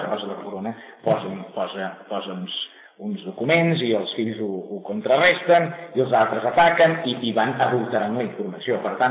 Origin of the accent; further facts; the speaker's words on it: Catalonia, Spain; Justament perquè soc català, ho dic. I encara diria més, ho dic perquè no soc espanyol.